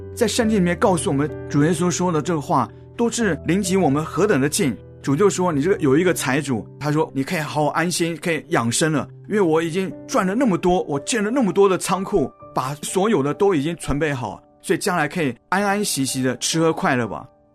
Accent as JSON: {"language": "Chinese", "country": "Taiwan", "said": "我是从台湾来的，台湾在最近发生了大地震"}